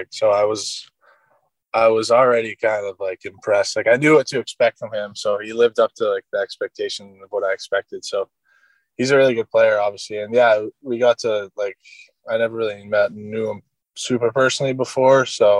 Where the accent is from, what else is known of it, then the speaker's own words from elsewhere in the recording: Toronto, Ontario, Canada; just because I'm from Toronto, like, that's the team I watch the most.